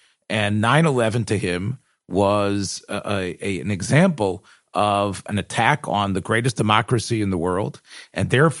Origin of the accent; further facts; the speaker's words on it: Tennessee, United States; from a senator from my home state, from Tennessee